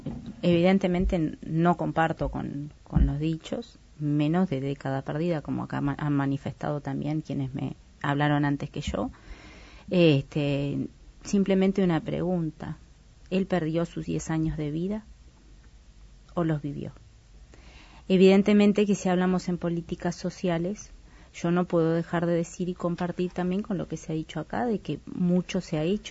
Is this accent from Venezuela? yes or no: no; Uruguay; siendo todos uruguayos no podamos ver algunas cosas